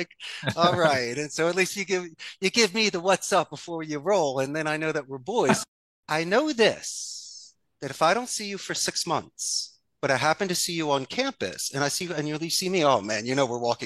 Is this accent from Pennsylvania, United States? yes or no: yes; Philadelphia, Pennsylvania, United States; accent: Philadelphia; My Philadelphia accent is so strong that it ruins my Spanish phonetics.